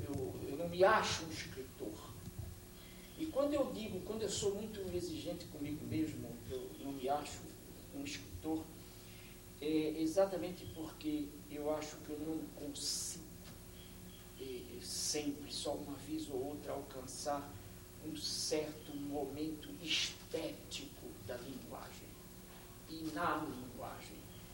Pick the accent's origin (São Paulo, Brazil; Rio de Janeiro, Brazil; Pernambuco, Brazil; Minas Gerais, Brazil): Pernambuco, Brazil; Recife; que eu passava diante dos mamulengos na praça, perto da casa onde eu nasci, que eu visito sempre, toda vez que vou ao Recife